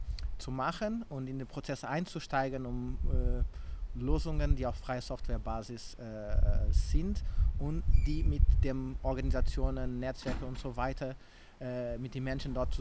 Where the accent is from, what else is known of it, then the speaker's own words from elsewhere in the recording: Witzenhausen, Hesse, Germany; Ich komme aus Witzenhausen